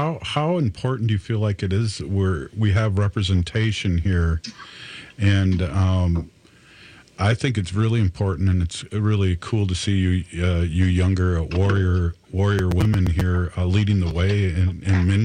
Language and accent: English; St. Paul, Minnesota, United States; I am from St. Paul, so welcome